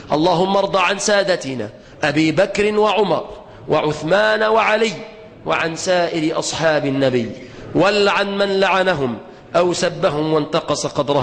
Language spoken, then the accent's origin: Arabic; Egypt